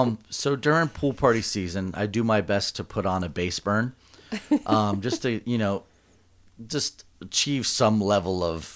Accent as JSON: {"language": "English", "region": "Florida", "country": "United States", "said": "I'm from Florida. So like rain is kind of like whatever."}